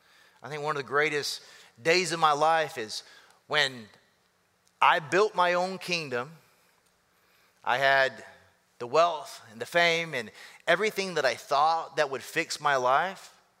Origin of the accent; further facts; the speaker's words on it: the South, United States; I'm from the South, so we would call this a butt whooping.